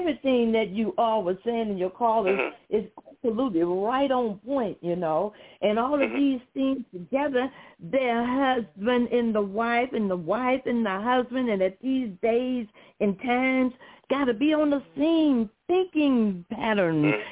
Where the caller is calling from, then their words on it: Flint, Michigan, United States; calling in from Flint, Michigan.